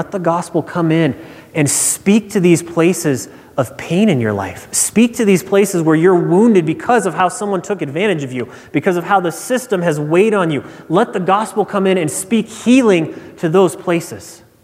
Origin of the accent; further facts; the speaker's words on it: Nebraska, United States; moved away as an adult; As some of you know, I grew up in Nebraska. I moved from Nebraska to Houston on December 26th.